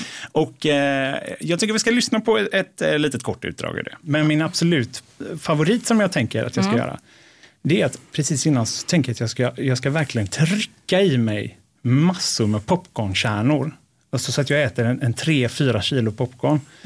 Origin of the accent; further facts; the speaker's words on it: Västra Götaland County, Sweden; accent: Gothenburg dialect; Jag har ju göteborgska.